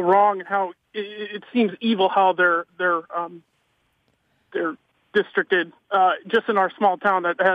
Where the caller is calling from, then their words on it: Greenville, North Carolina, United States; I'm not from Pennsylvania, obviously, but if you want to look up gerrymandering, North Carolina specifically, where I am in Greenville